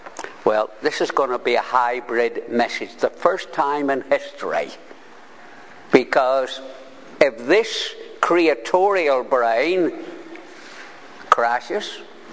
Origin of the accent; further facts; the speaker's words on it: Northern Ireland, United Kingdom; Because as an Ulsterman, you'd be flat in your back.